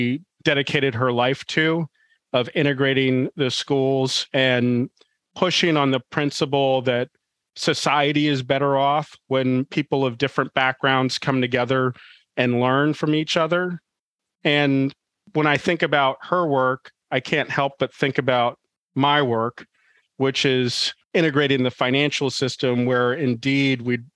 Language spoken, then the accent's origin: English; Washington, District of Columbia, United States; And I grew up in Washington, D.C., nation's capital.